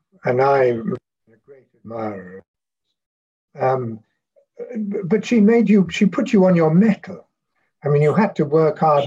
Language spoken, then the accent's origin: English; Wales, United Kingdom; I grew up in South Wales in a very solidly Labour stronghold.